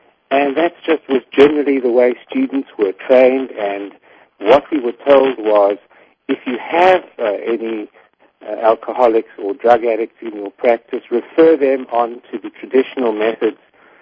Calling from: Tel Aviv, Tel Aviv District, Israel; Well, I'm actually in Tel Aviv, in Israel at the moment.

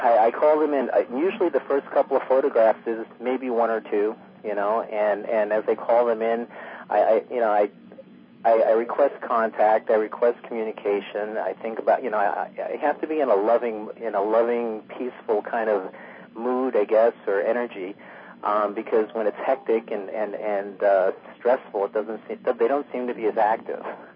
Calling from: Florida, United States; I'm calling from Southwest Florida.

